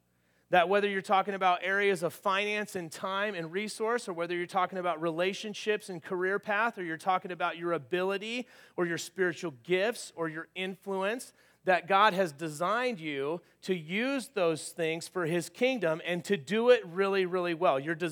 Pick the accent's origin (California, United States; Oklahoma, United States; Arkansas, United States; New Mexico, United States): California, United States; And also back in my hometown, where my home church was in Southern California